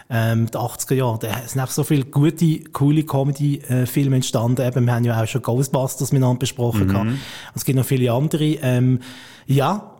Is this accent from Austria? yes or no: no; Basel, Basel-Stadt, Switzerland; wo mir als Basler so uns entgegenkommt